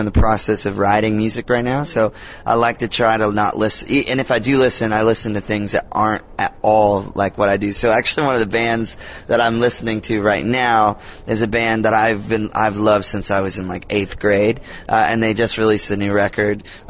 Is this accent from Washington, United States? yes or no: no; Georgia, United States; And I grew up in South Georgia where you drive a truck.